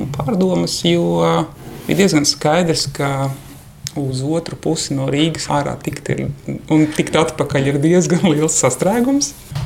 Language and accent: Latvian; Riga, Latvia; Jā, es pats esmu uzaudzis Rīgā, bet nu, es esmu uzaudzis tādā nosacīta siltumnīcas apstākļos, jo es esmu uzaudzis vecvecāku mājā, kura ir diezgan liels dārs